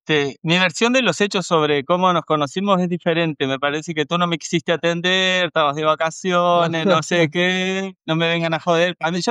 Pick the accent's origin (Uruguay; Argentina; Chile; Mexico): Uruguay; Castillos, Rocha; now in Paraty, Brazil; soy de Uruguay, soy de Castillos, Rocha, y desde el 2004 vivo en Paraty, Río de Janeiro, Brasil.